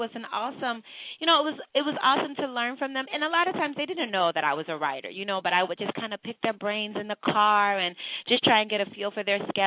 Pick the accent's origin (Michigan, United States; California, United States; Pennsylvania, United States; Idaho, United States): Pennsylvania, United States; Philadelphia; I'm from Philadelphia. We live now in the New Jersey area